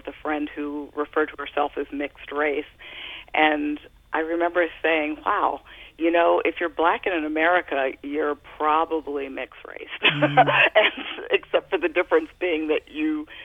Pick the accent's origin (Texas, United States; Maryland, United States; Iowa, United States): Maryland, United States; Baltimore; also born or lived in Columbia; I'm a black woman from Maryland. I grew up in Baltimore and Columbia.